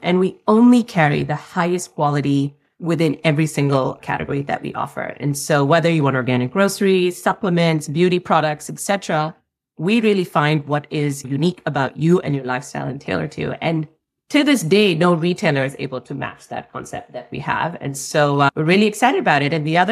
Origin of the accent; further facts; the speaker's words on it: Pakistan; now in Los Angeles, United States; I'm originally from Pakistan.